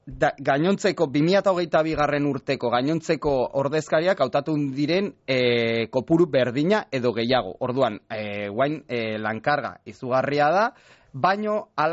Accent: Basque Country, Spain; Nik adibidez Gipuzkoatik nator

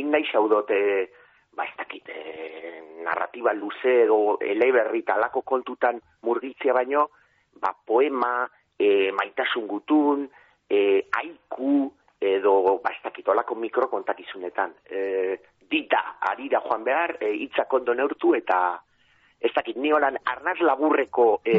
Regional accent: Eibar, Basque Country, Spain; now in Algorta, Spain; Eibartarra naiz, ni berez jatorriz.

